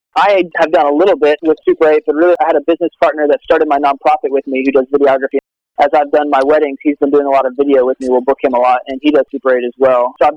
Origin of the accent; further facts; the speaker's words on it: Alabama, United States; now in New York, United States; Yeah, I grew up in Alabama.